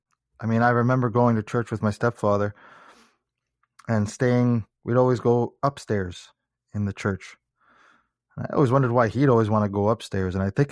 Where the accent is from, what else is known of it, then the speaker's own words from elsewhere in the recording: Eastern Canada, Canada; I grew up in the Catholic Church in a really small town, a small village in Eastern Canada.